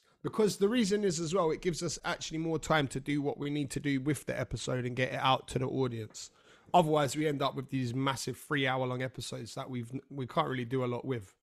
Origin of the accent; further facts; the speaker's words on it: Brighton, South East England, United Kingdom; we're both from Brighton.